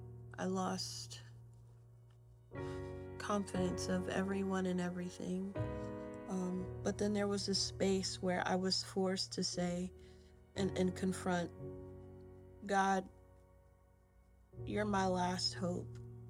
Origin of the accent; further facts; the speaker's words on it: New York City, New York, United States; I grew up in New York City, so art, culture was everywhere.